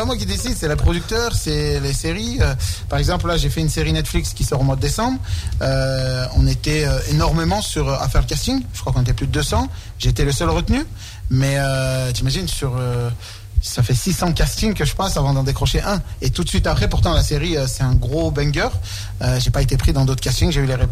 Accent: Échirolles, Auvergne-Rhône-Alpes, France; moi je suis comédien, je viens d'Échirolles. J'ai toujours habité ici

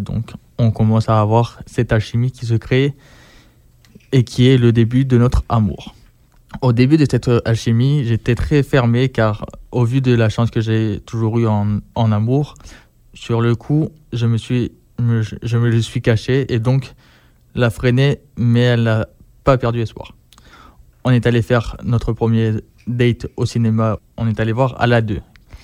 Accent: Grenoble, Auvergne-Rhône-Alpes, France; j'ai 25 ans, je suis grenoblois.

